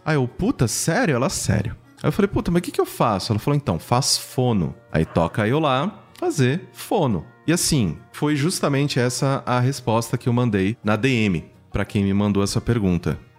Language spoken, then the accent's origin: Portuguese; Mococa, São Paulo, Brazil; Eu, pra quem não sabe, sou do interior de São Paulo, e eu vim de Mococa, um sotaque muito carregado. A porta, porqueira, cráudio, era bem carregado, bem carregado.